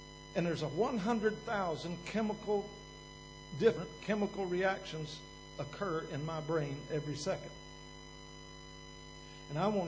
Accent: Kentucky, United States; I'm from Kentucky, so I'm not good with numbers. There's three kinds of fellers in Kentucky

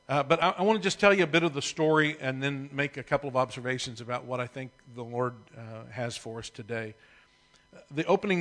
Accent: Oklahoma, United States; accent: Oklahoma; put up with me and my strange Oklahoma accent and things.

